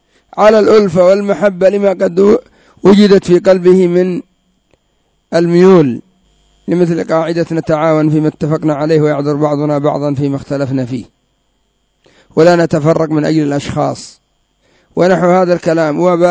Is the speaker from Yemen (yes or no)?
yes; Yemen; أصحاب الجمعيات عندنا في اليمن ذهبوا من مراكز أهل السنة والجماعة